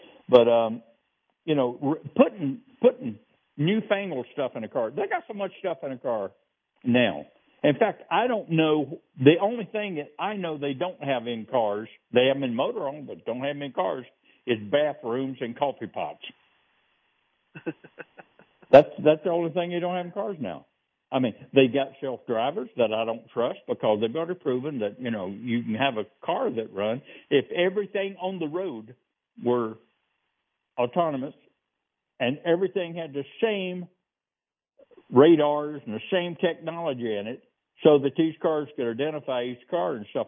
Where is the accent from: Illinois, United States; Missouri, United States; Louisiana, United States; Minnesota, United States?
Missouri, United States; I'm from Missouri. Show me.